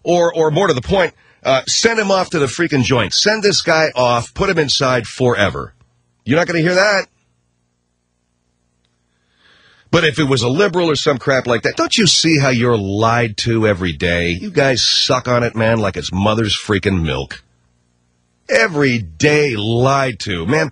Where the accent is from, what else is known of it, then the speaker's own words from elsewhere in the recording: United States; I just do an entertaining radio show, and I speak my mind as an American, not as a jackass.